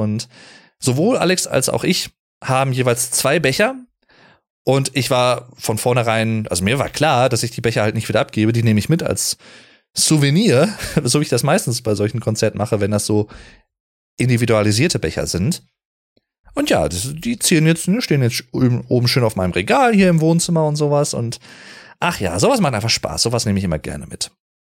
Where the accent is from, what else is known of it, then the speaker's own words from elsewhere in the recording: North Rhine-Westphalia, Germany; ich komme ja aus dem Sauerland eigentlich und ich bin jetzt hier hingereist